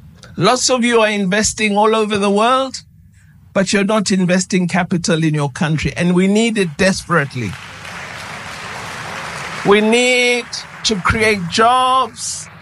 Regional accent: South Africa; But I cannot, as a South African, say I go with Fatah, or I go with Hamas

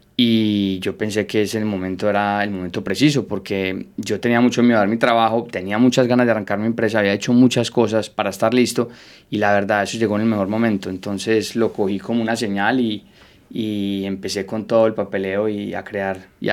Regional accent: Armenia, Quindío, Colombia; Yo crecí en Armenia, Quindío, es una ciudad pequeña de Colombia. Allí compartí con toda mi familia desde muy chico en las fincas. Mi familia es agropecuaria y tenemos 5 fincas dentro de la familia y básicamente crecí allí

